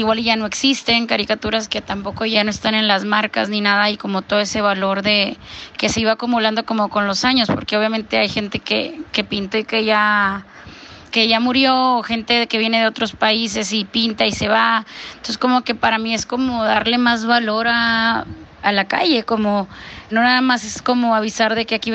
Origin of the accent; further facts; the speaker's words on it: Mexico; independientemente de que también como mexicanos lo disfrutamos y lo vivimos como en la vida del barrio